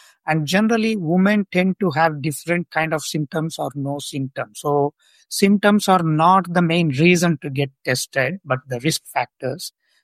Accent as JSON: {"language": "English", "region": "South India", "country": "India", "said": "and being South Indian, please everybody wake up."}